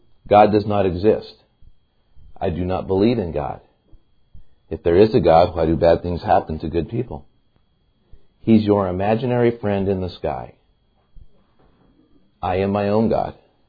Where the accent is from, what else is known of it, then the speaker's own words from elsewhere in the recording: Portland, Oregon, United States; I come from the Portland area, as far north as you can get on I-5, right on the Washington border.